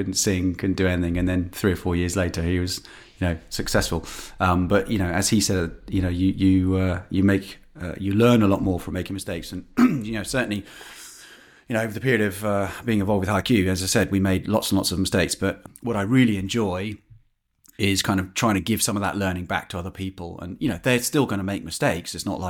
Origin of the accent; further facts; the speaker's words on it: England, United Kingdom; I'm obviously from Great Britain, England specifically.